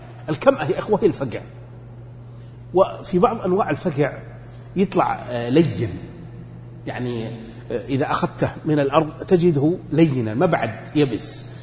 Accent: Najd, Saudi Arabia; أو بالسلج عندنا في نجد

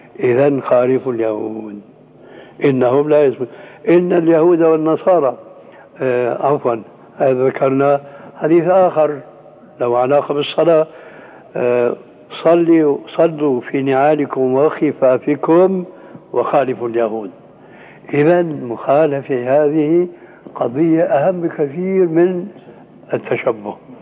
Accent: Syria; كما يقول العام عندنا في سوريا

